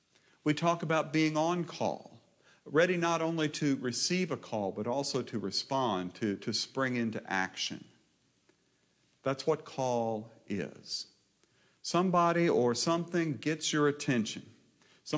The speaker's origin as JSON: {"language": "English", "town": "Maysville", "region": "Kentucky", "country": "United States", "tie": "born or raised there", "said": "Mason County Court Day. Now, the story and the tradition of Court Day goes back a long ways, but as I was growing up in Maysville, it was still observed."}